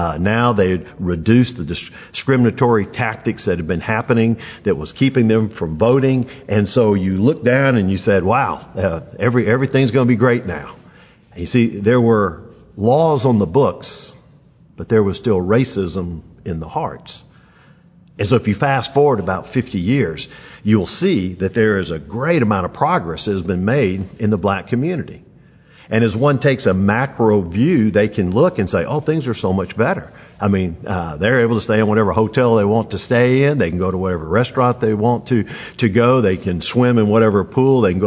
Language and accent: English; Atlanta, Georgia, United States; I grew up in the 1960s, and I grew up in Atlanta, Georgia, right in the middle of segregation.